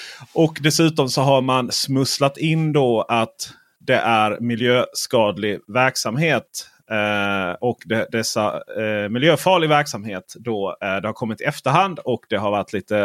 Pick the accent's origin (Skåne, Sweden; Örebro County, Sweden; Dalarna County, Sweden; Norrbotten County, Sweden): Skåne, Sweden; det är helt enkelt för att jag är skåning och läser media i Skåne